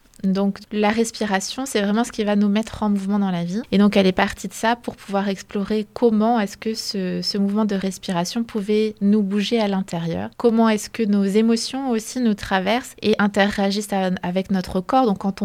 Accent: Blois, Centre-Val de Loire, France; also born or lived in Brittany; Alors, donc je suis née en Bretagne, mais je suis arrivée très vite à Blois, je devais avoir 4 ans. Et j'ai commencé la danse tout de suite à Blois.

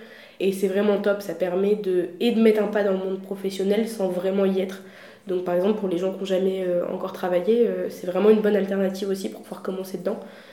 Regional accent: Tours, Centre-Val de Loire, France; j'ai 20 ans, je viens de Tours.

